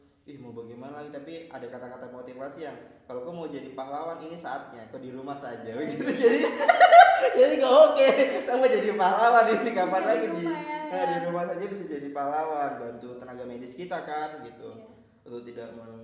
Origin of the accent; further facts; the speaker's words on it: Papua, Indonesia; apalagi kita tinggal di Papua, lahir besar di Papua